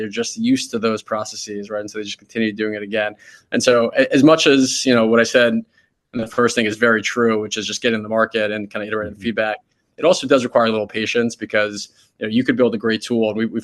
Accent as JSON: {"language": "English", "town": "New York City", "region": "New York", "country": "United States", "tie": "born or raised there", "said": "Yeah, so I grew up in New York City, and so a lot of my collection happens to be based on athletes or things that are meaningful to me from my childhood in New York City."}